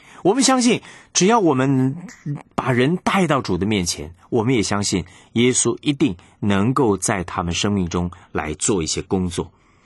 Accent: China; 这个我们中国人说这个眼见为凭啊

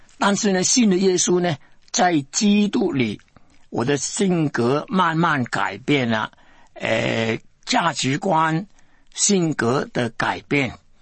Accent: China; 叫我明白我是中国人

